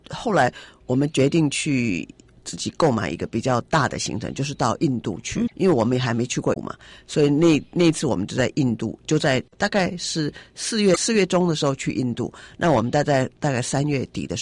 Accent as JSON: {"language": "Chinese", "country": "Taiwan", "said": "看到我们来自台湾"}